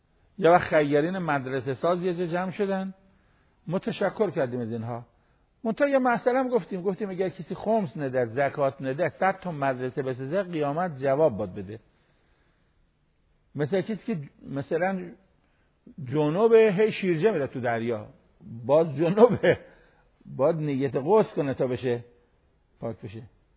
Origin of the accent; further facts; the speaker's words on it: Iran; now in Europe; تا فهمید من ایرانیم.